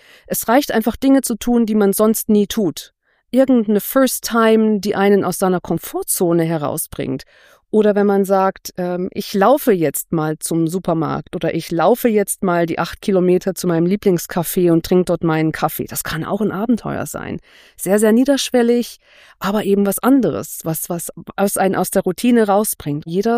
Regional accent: Thuringia, Germany; Ich bin im Thüringer Wald aufgewachsen, in unmittelbarer Nähe zum Rennsteig.

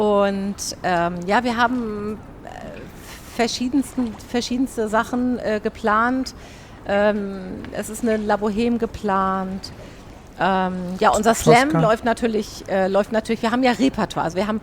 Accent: Hamburg, Germany; weil wir sind Hamburger, kommen auch alle aus Hamburg.

